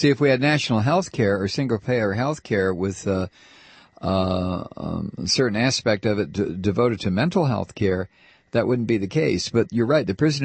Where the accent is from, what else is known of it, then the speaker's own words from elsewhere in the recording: Toledo, Ohio, United States; now in Atlanta, United States; Oh, you work in Toledo. That's my hometown.